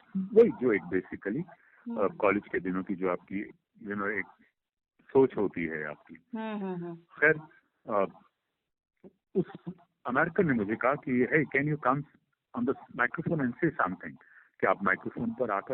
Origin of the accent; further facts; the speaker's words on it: Punjab, India; also born or lived in Delhi; मेरे हम लोग पंजाब से आते हैं तो पंजाब में मतलब वो जो आपस में लोग एक दूसरे को खत लिखा करते थे